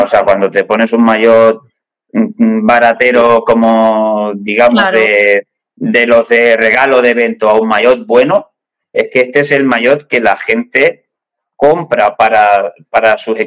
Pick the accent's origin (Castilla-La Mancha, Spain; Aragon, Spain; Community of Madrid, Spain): Castilla-La Mancha, Spain; Riópar; A ver, yo soy de Riópar